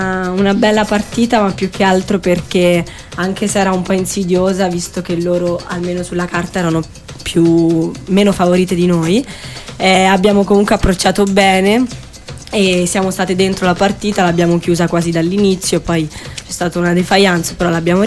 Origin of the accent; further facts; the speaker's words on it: Naples, Campania, Italy; Io sono napoletana.